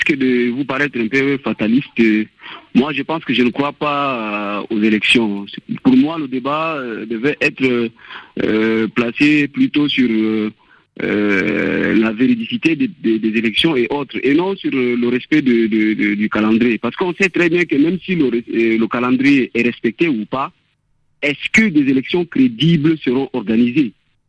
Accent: Chad; Tout Tchadien se pose cette question-là. En tant que Tchadien lambda, moi je me pose toujours cette question.

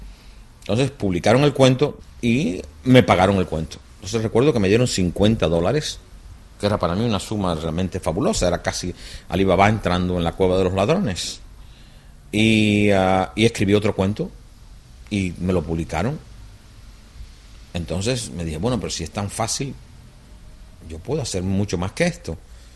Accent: Ibarra, Matanzas, Cuba; la ciudad de Santiago de Cuba, que está a 400 kilómetros o 500 kilómetros de mi pueblo, que se llama Ibarra.

